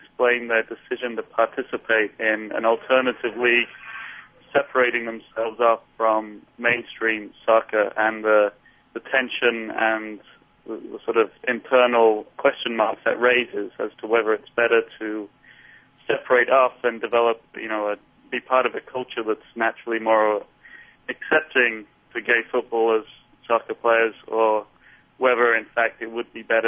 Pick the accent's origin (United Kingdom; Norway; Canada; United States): United Kingdom; England; I'm from England, but used to English disappointment.